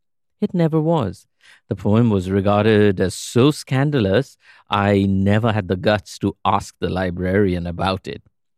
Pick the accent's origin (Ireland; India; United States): India; Kolkata, West Bengal; As an impressionable teenager growing up in Kolkata, my exposure to a Western literary canon was largely through the shelves of the British Council and American Center libraries.